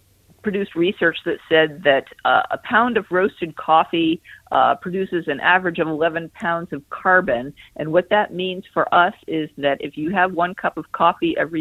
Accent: California, United States; We're originally from California, and we do not drink milk for that reason, because of the water.

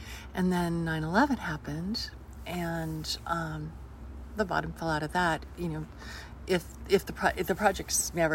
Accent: Wyoming, United States; And let's be clear, I'm from Wyoming. So this is home for me.

